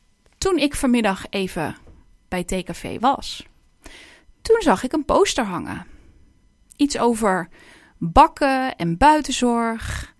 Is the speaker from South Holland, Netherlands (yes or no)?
no; Veenendaal, Utrecht, Netherlands; also born or lived in Rhenen; ik ben in het Juliana ziekenhuis geboren, maar dat stond op Renes grondgebied. Dus ja. Officieel ben ik in Renen geboren. Ik ben op dag 2 wel naar Veenendaal gekomen